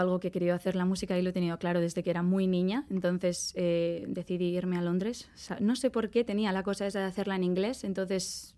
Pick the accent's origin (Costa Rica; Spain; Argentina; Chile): Spain; Bermeo, Basque Country; os he cantado una canción que se llama …, que habla de Bermeo, de mi pueblo.